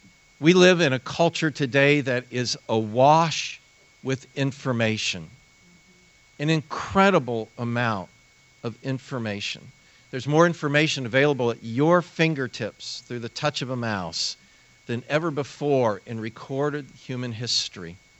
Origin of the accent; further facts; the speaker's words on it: Ohio, United States; I came from Ohio with this kind of good meat and potatoes Buckeye sensibility about me.